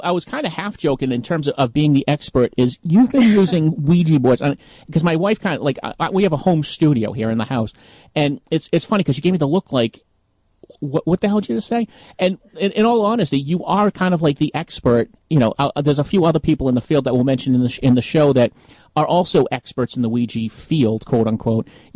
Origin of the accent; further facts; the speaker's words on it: Boston, Massachusetts, United States; Anyway, as you can probably tell, I am from Boston